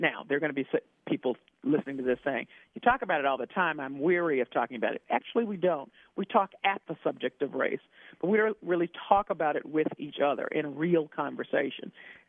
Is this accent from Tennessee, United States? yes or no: yes; Memphis, Tennessee, United States; Well, first of all, I grew up in Memphis, Tennessee. And I was there as a, you know, preteen adolescent when Martin Luther King was killed.